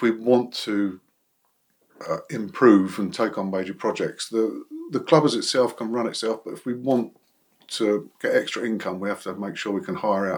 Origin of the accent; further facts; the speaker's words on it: Arundel, South East England, United Kingdom; I'm a mullet, born and bred in Arundel. For 62 years.